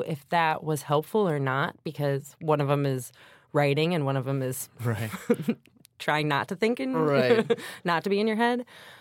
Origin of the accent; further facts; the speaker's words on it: Kent, Ohio, United States; The Cleveland, Akron area. Went to Walls Elementary, Kent, Ohio.